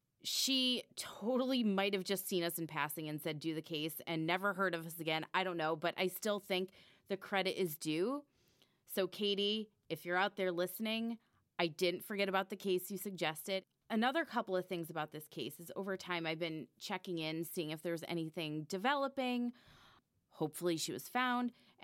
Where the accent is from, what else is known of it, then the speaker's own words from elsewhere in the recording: Wallingford, Connecticut, United States; And this case happened in Wallingford, Connecticut, where I'm from.